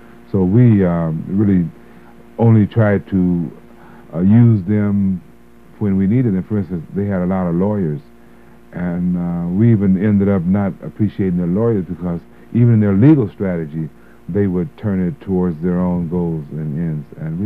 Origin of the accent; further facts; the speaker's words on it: Los Angeles, California, United States; also born or lived in Little Rock, Arkansas; And my family came to California during the Second World War, and we just paused briefly in Oakland, and I actually grew up in Los Angeles, California.